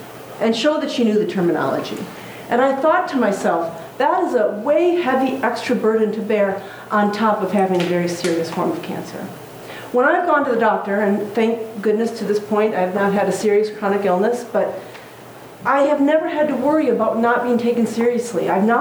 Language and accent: English; South Dakota, United States; when I grew up in South Dakota and I knew no one other than white people